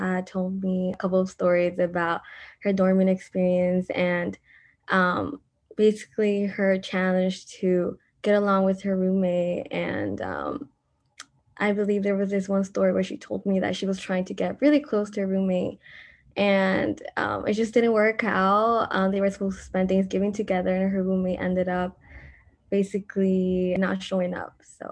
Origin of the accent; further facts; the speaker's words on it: Queens, New York, United States; So I can totally relate to Sebastian because I'm also from Queens.